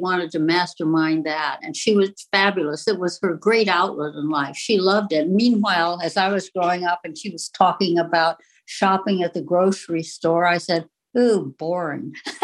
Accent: Los Angeles, California, United States; I was born in Hollywood, and I grew up in the house where I am now, which is just a little ways east of the Grove.

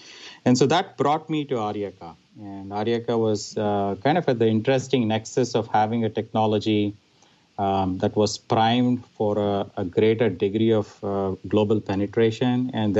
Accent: India; moved away as an adult; now in United States; I'm originally from India, and I'm an engineer by education

